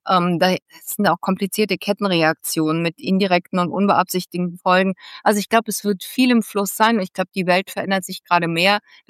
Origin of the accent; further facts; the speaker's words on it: United States; German is a second language; vor allen Dingen als Amerikaner, die ich ja bin